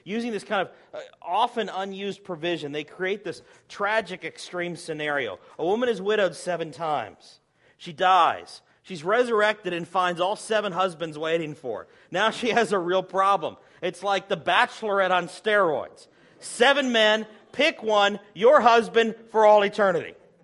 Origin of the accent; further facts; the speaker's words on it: the South, United States; maybe it's because I'm from the South